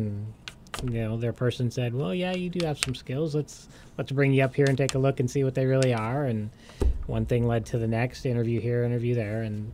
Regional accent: California, United States; also born or lived in Orange County; You know, I grew up in the Bay Area. So I was in the East Bay, you know.

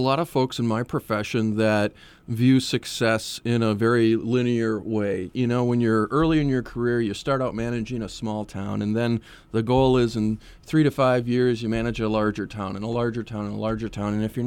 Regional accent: Green Bay, Wisconsin, United States; Well, I grew up originally in Green Bay, Wisconsin.

